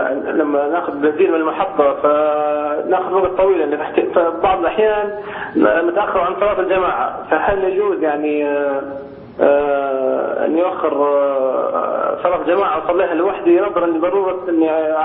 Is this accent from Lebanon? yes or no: no; Libya; من ليبيا.